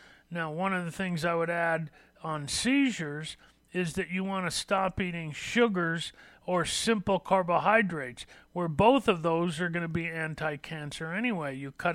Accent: Los Angeles, California, United States; I was born and raised in California, in Los Angeles.

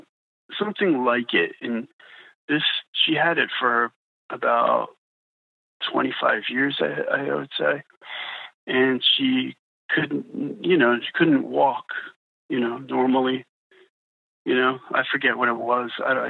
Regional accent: New Jersey, United States; Like, you know, I'm from New Jersey, the Jersey Devil.

